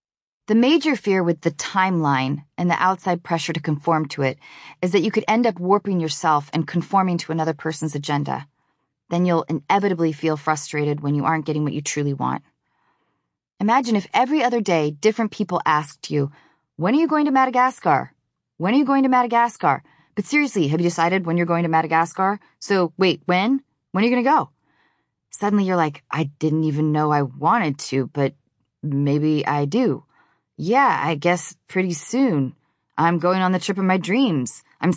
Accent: Seattle, Washington, United States; But the stoner dudes I grew up with in Seattle

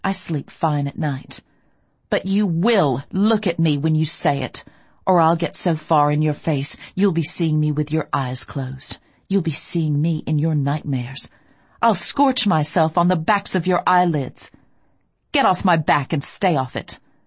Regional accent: Deep South, United States; I grew up in the Deep South, in the heart of the Bible Belt

